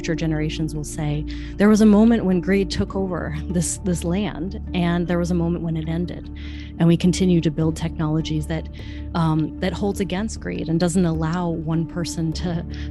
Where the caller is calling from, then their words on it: Gainesville, Florida, United States; while sitting here among my dogs and this lovely lizard, I am calling here from Gainesville, Florida. I recently moved to Gainesville in about 10 months ago